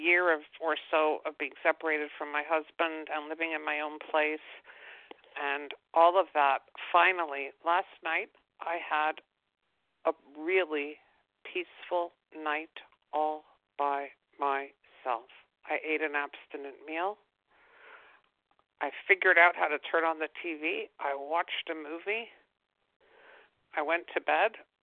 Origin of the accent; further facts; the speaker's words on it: Toronto, Ontario, Canada; I'm from Toronto